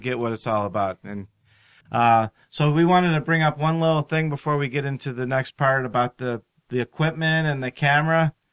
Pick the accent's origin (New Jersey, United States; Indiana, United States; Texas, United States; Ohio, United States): Ohio, United States; Cleveland; So back in about 30 years ago in the early 1980s when I grew up in Cleveland, Ohio, I used to play in bands and crazy like rock bands.